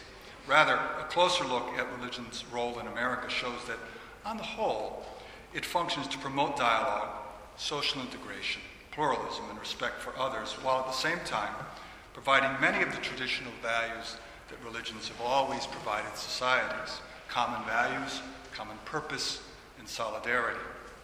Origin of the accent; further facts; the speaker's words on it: United States; lead me as an American to think of my own homeland, a place birthed by Europeans committed to the liberal ideals that they had long ago fostered.